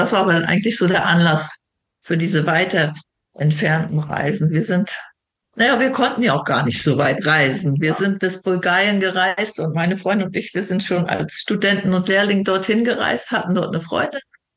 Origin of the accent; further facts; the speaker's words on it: Thuringia, Germany; diese Gegend, ich komme ja aus Thüringen, hier kennenzulernen. Mecklenburg und Thüringen ist doch wieder ein ganz anderes Cluster.